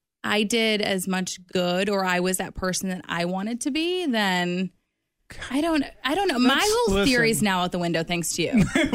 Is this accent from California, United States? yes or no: no; River Forest, Illinois, United States; know Chicago? Have you been there? And they're like, yeah, I live in Naperville. And I'm like, oh, I'm from River Forest.